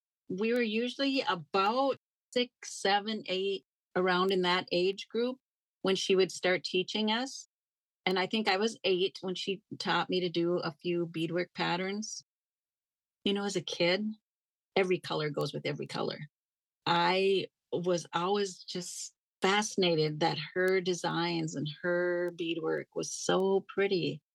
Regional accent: Mahnomen, Minnesota, United States; I was born in Manoman, Minnesota, which is the seat of the county of Manoman County, the biggest city or village in the reservation of White Earth, Minnesota.

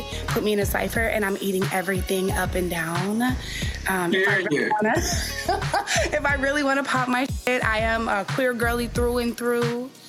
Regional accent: Chicago, Illinois, United States; I'm a Black woman who's from Chicago. I was born and raised in Southside. I'm from Cabrini Green.

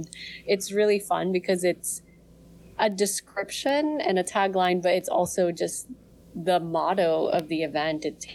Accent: Baguio, Cordillera Administrative Region, Philippines; Yeah, so I grew up in Baguio

